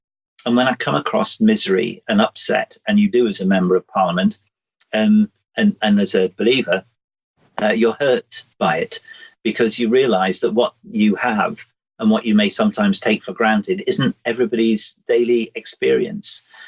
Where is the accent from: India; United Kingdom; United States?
United Kingdom; North West England; You know, I grew up in the Northwest. We were within touching distance of the Moors murderers.